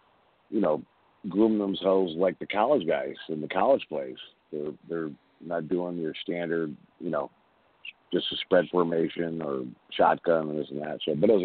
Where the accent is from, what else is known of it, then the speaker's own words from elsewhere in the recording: New York, United States; it was interesting because I'm from New York, but I'm a Cowboys fan.